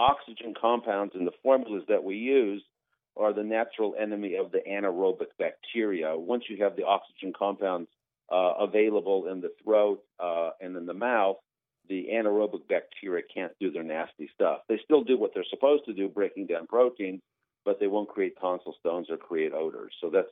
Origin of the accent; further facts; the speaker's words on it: Pennsylvania, United States; I'm from Pennsylvania originally, so we're neighbors.